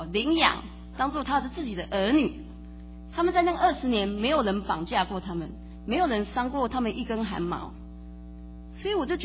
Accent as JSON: {"language": "Chinese", "country": "China", "said": "仔细想想，我们中国的信徒比回教徒多很多，那我们中国人是不是在对回教徒宣教这件事上应该付上我们的心力呢？"}